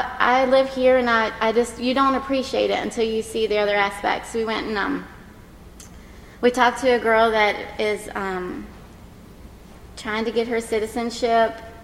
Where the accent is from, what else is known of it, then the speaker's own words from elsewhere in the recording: Virginia, United States; I wasn't raised in Rockingham County. I was raised in Page County, so I didn't know much about the history